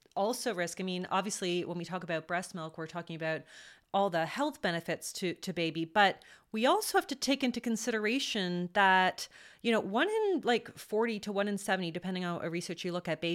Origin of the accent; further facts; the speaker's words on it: Canada; As a Canadian, I'm so grateful.